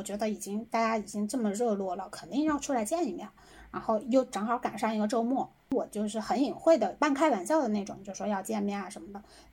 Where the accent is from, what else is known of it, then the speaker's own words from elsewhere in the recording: southern China, China; 作为一个南方人，我又没有见过东北的那种雪